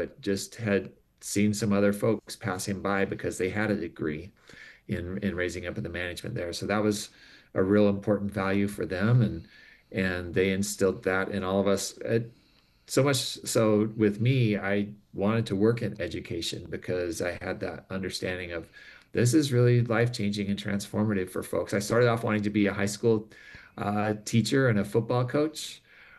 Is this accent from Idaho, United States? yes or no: yes; Rexburg, Idaho, United States; I grew up just south of Rexburg on the farm that my dad had that had been in his family from his father, my grandfather